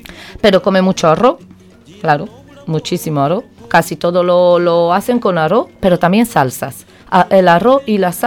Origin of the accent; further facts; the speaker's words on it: Spain; Nosotros como somos de España y solemos tapear